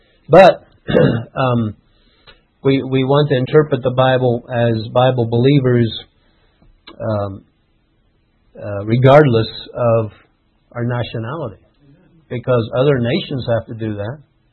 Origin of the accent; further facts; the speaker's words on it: United States; Well, that's quite a blow to me. I'm an American.